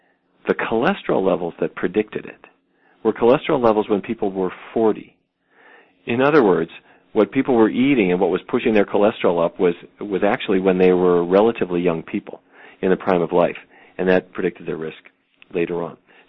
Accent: Fargo, North Dakota, United States; You know, I grew up in Fargo, North Dakota. We ate meat all the time. My extended family raised cattle.

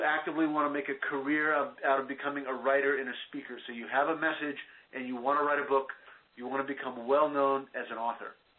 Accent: Texas, United States; And I grew up in Texas, and I love Texas music

